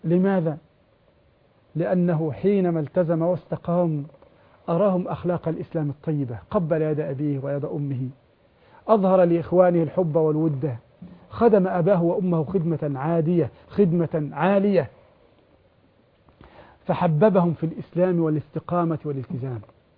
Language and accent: Arabic; Egypt; قال بأنه أجر سيارته لشركة الصرف المغطي عندنا في مصر